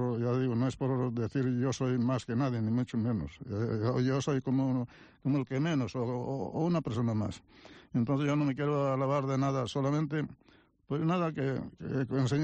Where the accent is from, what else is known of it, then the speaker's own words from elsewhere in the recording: Grandas de Salime, Asturias, Spain; born there; yo soy asturiano, pero nací en Grande Salime, que allá hablan gallego, y después estuve estudiando también en Corios, que fue, terminé el bachiller allí.